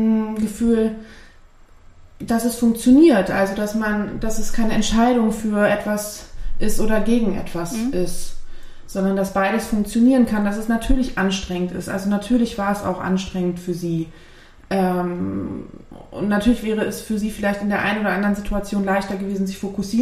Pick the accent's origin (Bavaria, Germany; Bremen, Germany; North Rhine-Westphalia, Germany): North Rhine-Westphalia, Germany; Essen; Ich bin in Essen geboren und bin auch nie weggezogen.